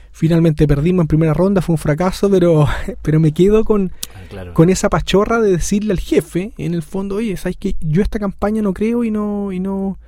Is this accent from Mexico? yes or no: no; Chile; born there; yo, al nacer en Chile, no soy nativo digital